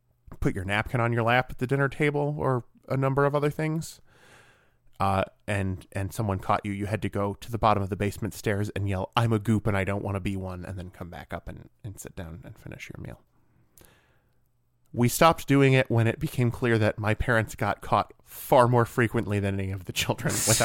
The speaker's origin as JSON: {"language": "English", "region": "Michigan", "country": "United States", "tie": "born or raised there", "said": "I know that's a problem for me because growing up in Michigan, I should think that euchre is the greatest thing ever invented."}